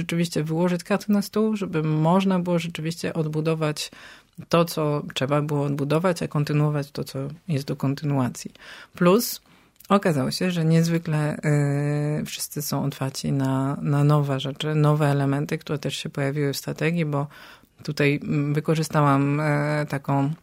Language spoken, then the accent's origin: Polish; Strasbourg, Grand Est, France; Ze Strasburga, czyli z mojego rodzinnego miasta.